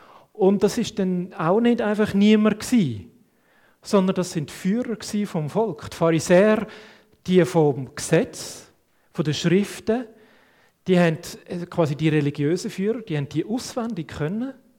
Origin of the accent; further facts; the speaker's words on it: Switzerland; wo wir auch vergessen haben als Schweizer